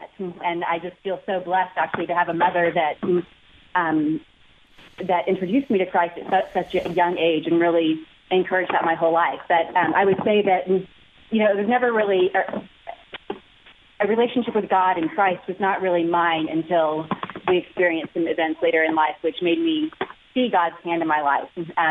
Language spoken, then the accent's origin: English; Fort Worth, Texas, United States; So I was born in Fort Worth, Texas, and loved living there.